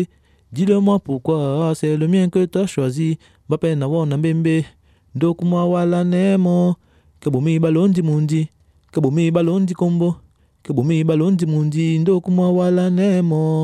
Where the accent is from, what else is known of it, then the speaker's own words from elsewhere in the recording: Cameroon; Chez nous, au Cameroun, on appelle ça du makossa.